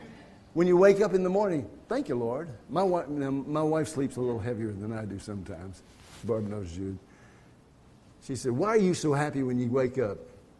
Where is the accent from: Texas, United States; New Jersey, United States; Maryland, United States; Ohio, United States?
Texas, United States; Houston; I'm from Houston, Texas. We talk different than everybody, so you're okay.